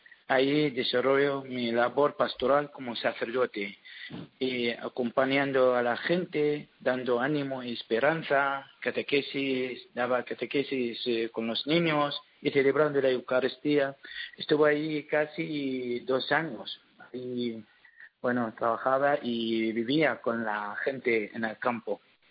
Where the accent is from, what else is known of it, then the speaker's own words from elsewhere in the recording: Qaraqosh, Nineveh, Iraq; mi hermano mayor lo mataron por ser cristiano. Y mi familia vive actualmente ahí en mi ciudad, Karakosh